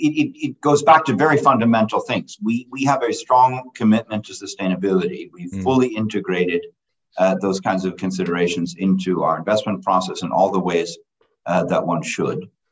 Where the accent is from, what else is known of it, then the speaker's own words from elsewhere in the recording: Germany; I grew up in Germany during the Cold War. I used to carry a wallet with me that said made in West Germany, because that's where I grew up.